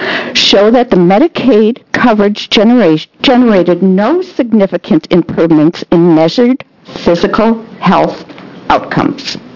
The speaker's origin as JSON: {"language": "English", "town": "Salem", "region": "Oregon", "country": "United States", "said": "from Salem, Oregon."}